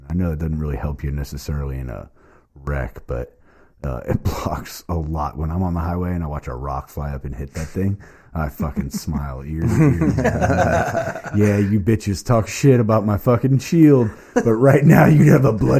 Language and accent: English; Florida, United States; I grew up in Central Florida and, you know, we won't get on the driver's topic, but let's just say the drivers aren't the best around there.